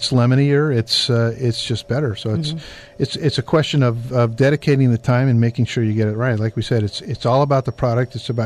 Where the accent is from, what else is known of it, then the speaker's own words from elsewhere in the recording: Tiburon, California, United States; Well, for me, it's a homecoming. I grew up in Tiburon, so...